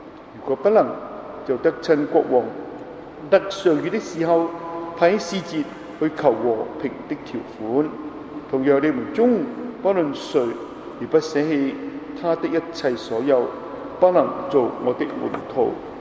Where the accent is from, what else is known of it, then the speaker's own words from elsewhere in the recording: China; 我哋中國人咧好多時